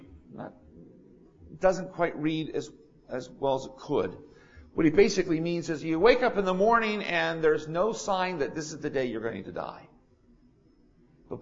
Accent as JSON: {"language": "English", "region": "Pennsylvania", "country": "United States", "tie": "born or raised there", "said": "Where I grew up on the Delaware Canal, there are, right by my grandparents' home, there are some old stone work from what was once a little bridge over a creek."}